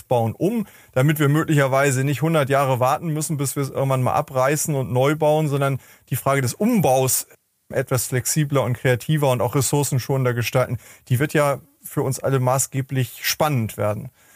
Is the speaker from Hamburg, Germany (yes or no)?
yes; Hamburg, Germany; Also ich ich komme ja aus Hamburg